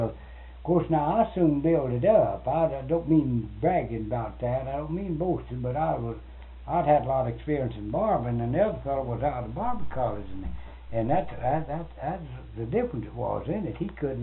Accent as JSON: {"language": "English", "town": "Nauvoo", "region": "Alabama", "country": "United States", "said": "He was from Stevenson, Alabama, and I was from Nauvoo, Alabama."}